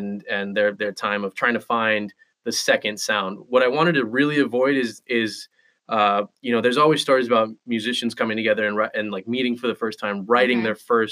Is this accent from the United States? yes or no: yes; Nashville, Tennessee, United States; I'm from Nashville, so like it's a music city.